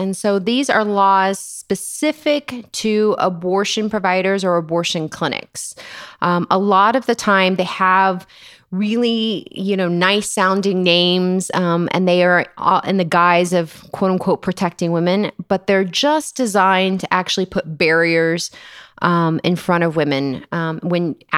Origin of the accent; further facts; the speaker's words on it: Texas, United States; moved away as an adult; Well, I'm originally from Texas, and that's where I did all of my training. I came out to Arizona around 11 years ago, and I've never looked back.